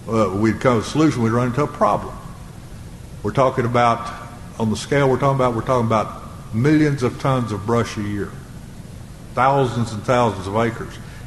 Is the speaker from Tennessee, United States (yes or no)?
no; Texas, United States; I'm from West Texas, so I have to tell stories, so bear with me a minute. I was raised in the, of course, in the late 40s and early 50s.